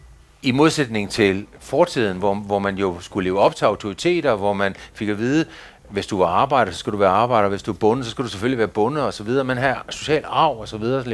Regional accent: Nibe, North Denmark Region, Denmark; der hvor jeg kommer fra, der har vi for eksempel noget, der hedder Nibe-festivalen

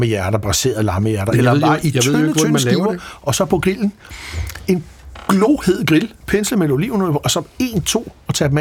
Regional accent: Italy; now in Denmark; Hjemme i Italien, der har vi masser af kardonger.

